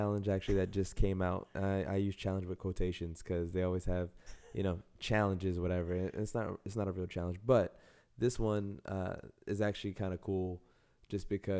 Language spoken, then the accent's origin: English; Bronx, New York, United States; also born or lived in Yonkers / Rockland County; So I grew up in New York. I grew up originally in the Bronx, had a small stint in Yonkers, Cross County. Actually had a little time up in Rockland County too.